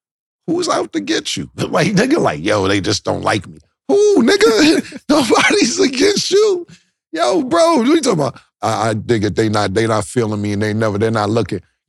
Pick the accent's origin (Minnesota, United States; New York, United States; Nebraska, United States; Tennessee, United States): New York, United States; I think that congratulations to the Knicks, of course. I'm from New York.